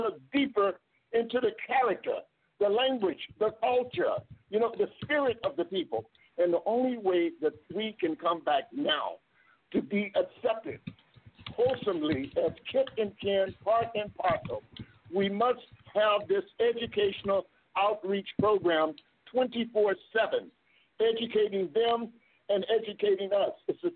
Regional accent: Ghana; I'm speaking as a Ghanaian, I am a Ghanaian.

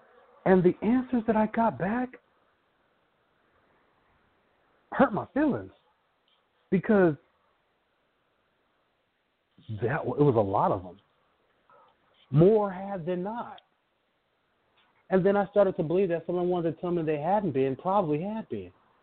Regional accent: West Coast, United States; I'm not from the South. And although I come from the West Coast, it happens.

